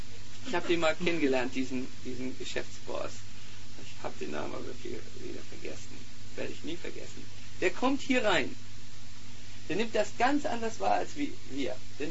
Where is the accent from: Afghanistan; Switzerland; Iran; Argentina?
Switzerland; So, für uns als Schweizer ist es so, dass eine natürliche Gesprächsentfernung vielleicht 1,08 Meter betragen sollte.